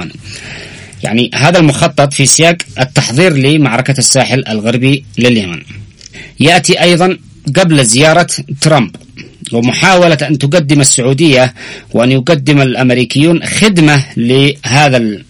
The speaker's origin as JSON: {"language": "Arabic", "country": "Yemen", "said": "ينبغي علينا نحن كشعب يمني"}